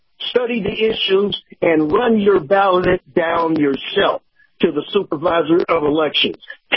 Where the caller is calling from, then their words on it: Wesley Chapel, Florida, United States; from Wesley Chapel and in the West Coast.